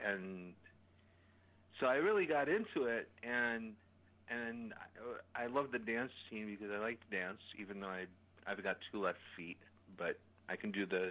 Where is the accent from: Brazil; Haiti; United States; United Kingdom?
Brazil; first language Portuguese; English is a second language; You know, I was Brazilian. They helped me with my Spanish because my native language is Portuguese. I didn't speak Spanish, and they taught me Spanish.